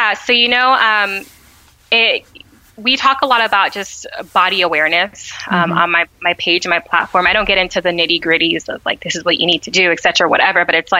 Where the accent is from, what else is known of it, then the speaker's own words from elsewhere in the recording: Ghana; And I'm a Ghanaian. And so my culture is really important.